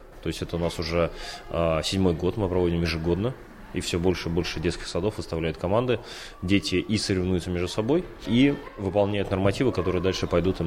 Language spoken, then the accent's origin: Russian; Russia; И тем более я родился в Приморском районе, живу тут всю жизнь.